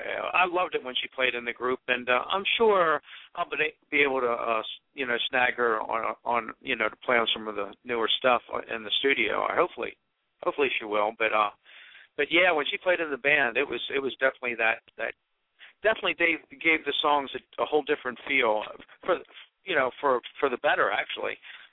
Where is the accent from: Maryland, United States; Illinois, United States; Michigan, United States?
Maryland, United States; Catonsville; He's from my hometown of Catonsville.